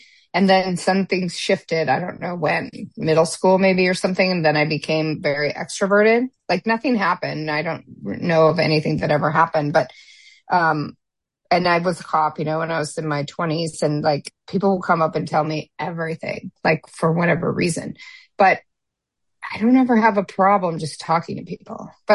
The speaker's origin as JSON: {"language": "English", "region": "Midwest", "country": "United States", "said": "So like I came from the Midwest where I'm like, hi, everybody."}